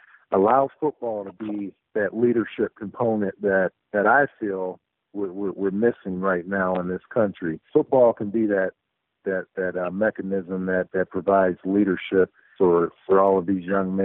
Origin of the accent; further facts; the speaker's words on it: Akron, Ohio, United States; I grew up in Akron, Ohio, and was afforded an opportunity to you know, play in the Big Ten and meet some guys of diverse backgrounds and cultures.